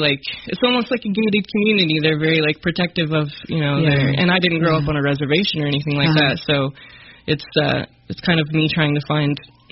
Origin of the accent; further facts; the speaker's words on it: Springfield, Missouri, United States; Springfield is, I love my hometown, you know.